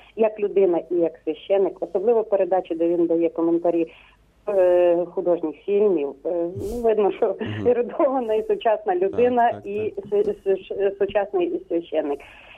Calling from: Khmelnytskyi Oblast, Ukraine; із Хмельниччини.

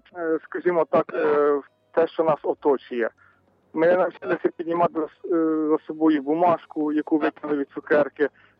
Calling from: Vinnytsia Oblast, Ukraine; з Вінницької області.

